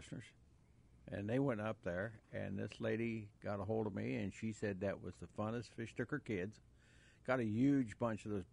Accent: Missouri, United States; I'm from Missouri. You got to show me an awful lot.

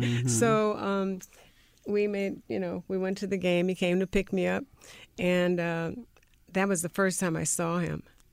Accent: New Orleans, Louisiana, United States; We were in New Orleans. I'm from New Orleans

